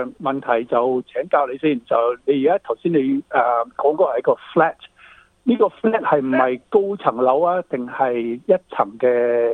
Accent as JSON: {"language": "Cantonese", "region": "England", "country": "United Kingdom", "tie": "born or raised there", "lives_now": "Australia", "said": "好像我在英国长大的时候呢，英国呢很潮湿"}